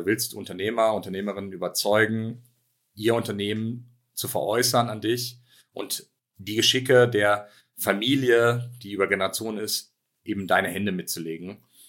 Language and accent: German; Cologne, North Rhine-Westphalia, Germany; Ich meine, ich bin ursprünglich Kölner, das heißt, ich bin ja von Grund auf Optimist